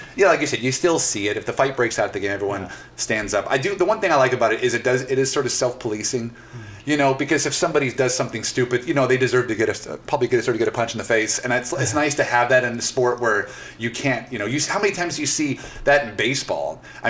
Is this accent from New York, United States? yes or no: no; St. Louis, Missouri, United States; we're both from the St. Louis area